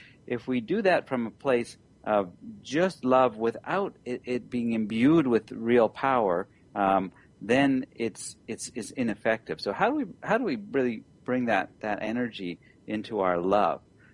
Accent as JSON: {"language": "English", "country": "Canada", "said": "As a Canadian, it's good I'm spending more time in New York because we tend to be a little too nice"}